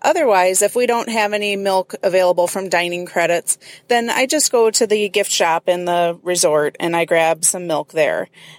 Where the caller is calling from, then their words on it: Momence, Illinois, United States; I'm calling from Moments, Illinois.